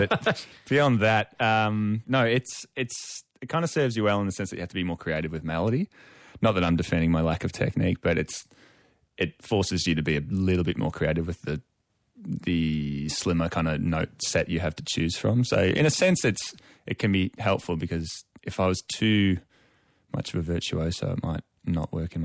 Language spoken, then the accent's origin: English; Australia; I mean, I am Australian. It makes sense.